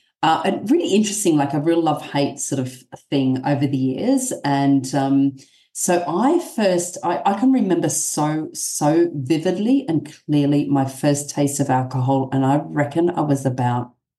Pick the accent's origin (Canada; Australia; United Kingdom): Australia; New South Wales; I'm Aussie well and truly through and through. I'm from the mid-north coast of New South Wales. I'm currently in Tuncurry.